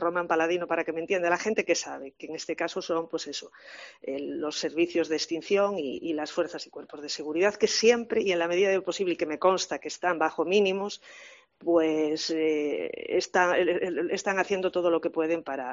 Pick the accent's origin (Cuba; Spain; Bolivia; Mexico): Spain; Ourense, Galicia; Soy de Ourense, con lo cual, bueno, pues desgraciadamente puedo decirle que nos llevamos la palma en materia de incendios forestales.